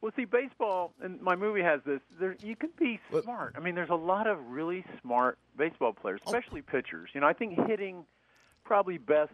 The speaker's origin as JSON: {"language": "English", "town": "Houston", "region": "Texas", "country": "United States", "tie": "born or raised there", "said": "I'm an Astros guy because I grew up in the Houston area."}